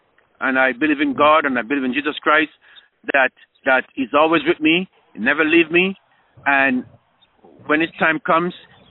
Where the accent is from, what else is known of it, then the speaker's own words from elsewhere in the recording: Jamaica; now in Toronto, Canada; I know I'm from Jamaica. I still talk Jamaican.